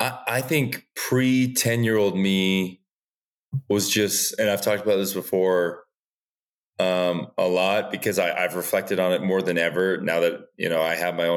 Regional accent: Massachusetts, United States; I grew up in Massachusetts, so I did love the Celtics and the Red Sox and the Patriots.

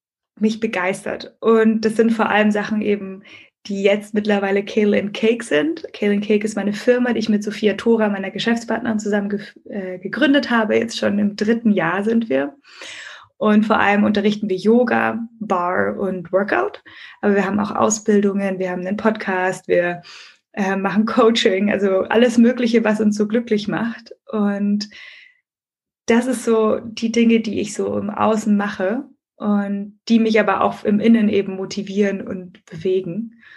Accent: Munich, Bavaria, Germany; born there; ich bin 32-jährige Münchnerin, also wirklich gebürtige Münchnerin

